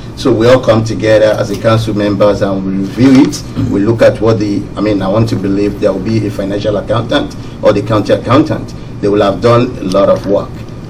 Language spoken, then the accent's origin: English; Nigeria; moved away as an adult; now in United States; I'm originally from Nigeria. I came to the state about almost 12 years ago.